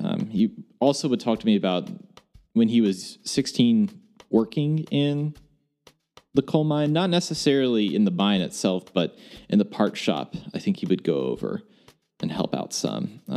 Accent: Bluefield, Virginia, United States; I was born technically in West Virginia. I grew up in this town called Bluefield, which essentially is split by a state line.

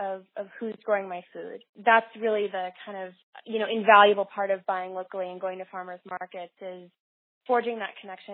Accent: Ohio, United States; And I grew up in Northeast Ohio, and I remember all these times when sister and I would just step out in our backyard

